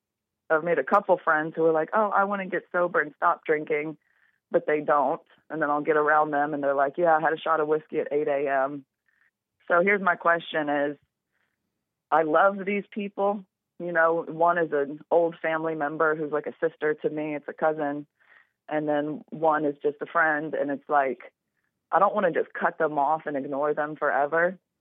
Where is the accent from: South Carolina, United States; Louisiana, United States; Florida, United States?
Louisiana, United States; It's actually my hometown where I'm from. It's right outside New Orleans.